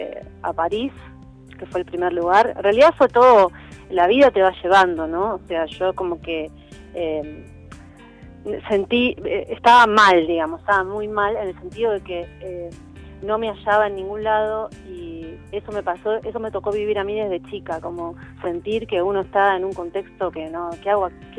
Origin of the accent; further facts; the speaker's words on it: Florida, Buenos Aires Province, Argentina; also born or lived in Europe; now in Córdoba, Argentina; Hice el colegio en Florida, que es el conurbano, es ahí